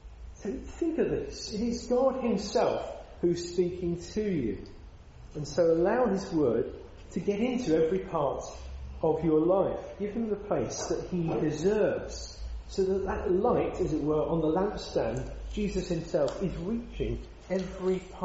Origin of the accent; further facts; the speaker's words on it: Bournemouth, South West England, United Kingdom; You might know, my hometown's Bournemouth.